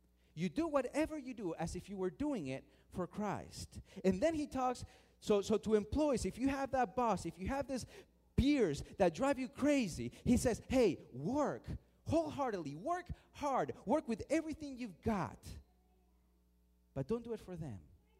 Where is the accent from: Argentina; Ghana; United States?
Argentina; I was raised and born in Argentina, a place of questionable morality, you could say.